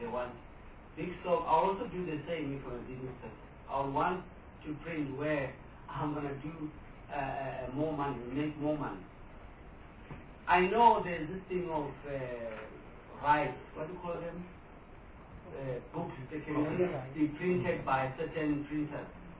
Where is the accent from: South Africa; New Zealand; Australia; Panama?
South Africa; Limpopo; Because if I come from Capricorn, two of the municipalities don't even have a library.